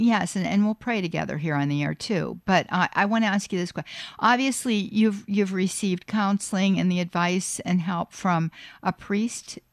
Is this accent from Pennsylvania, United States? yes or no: yes; North Versailles Township, Pennsylvania, United States; I was from the east side of town. You would go, you know, you would go through the Squirrel Hill tunnels, and I grew up in North Versailles Township, and then my parents moved to Churchill